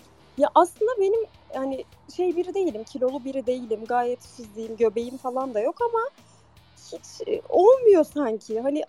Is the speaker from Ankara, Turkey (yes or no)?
no; Diyarbakır, Diyarbakır Province, Turkey; ben Diyarbakır'da yaşıyorum. Diyarbakırlıyım. Hemşireyim burada.